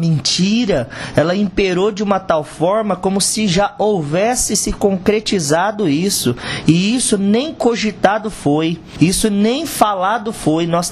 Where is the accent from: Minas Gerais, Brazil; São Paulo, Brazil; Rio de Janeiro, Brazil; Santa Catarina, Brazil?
São Paulo, Brazil; Tupã; porque eu sou da cidade de Tupã.